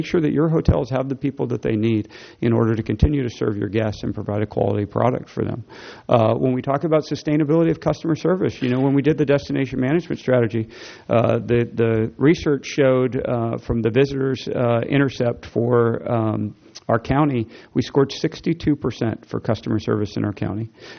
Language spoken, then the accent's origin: English; Las Vegas, Nevada, United States; You know, when I was growing up in Las Vegas, tourism, you kind of got two options.